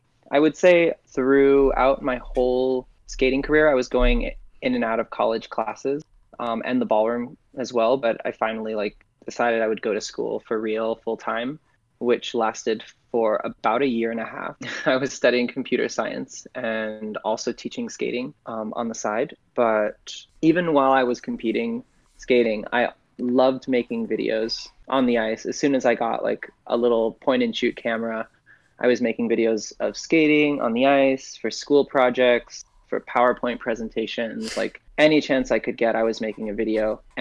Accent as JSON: {"language": "English", "town": "Los Angeles", "region": "California", "country": "United States", "tie": "born or raised there", "said": "I grew up in Los Angeles."}